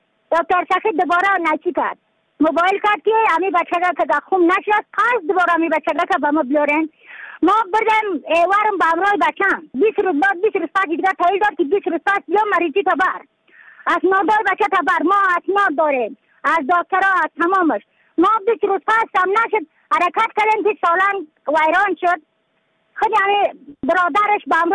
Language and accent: Persian; Badakhshan, Afghanistan; از بدخشان هستم مرکز بدخشان ولسوالی اتل پایان